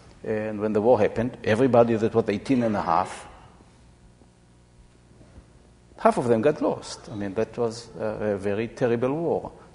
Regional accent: Israel; because I grew up in Israel in the early 50s, and nobody in my generation had grandparents.

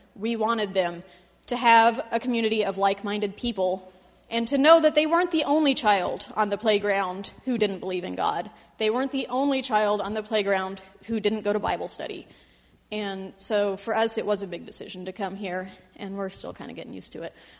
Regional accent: Abilene, Kansas, United States; But I grew up an atheist in Abilene, Kansas. There are not a lot of atheists in Abilene, Kansas, and there's no UU church there.

